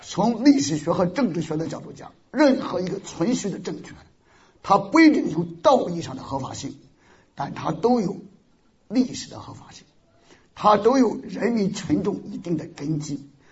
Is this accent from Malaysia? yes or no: no; China; 我们中国人，尤其是我们中国的基督徒